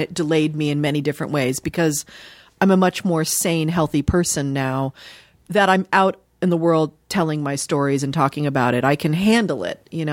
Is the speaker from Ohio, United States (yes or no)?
yes; Dayton, Ohio, United States; born there; I was born in Dayton, Ohio. My mom was born and raised in Dayton, Ohio.